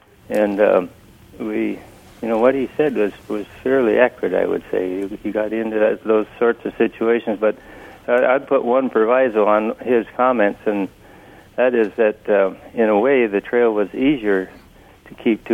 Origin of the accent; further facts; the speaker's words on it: Minnesota, United States; moved away; I came up from Northern Minnesota in 1963, and being a history teacher at Seward High School, I had to learn something about Alaska history